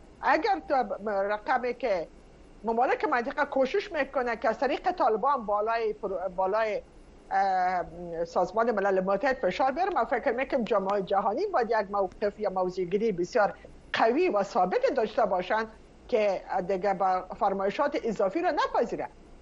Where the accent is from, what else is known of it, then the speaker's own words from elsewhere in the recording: Afghanistan; ما یک افغان هستیم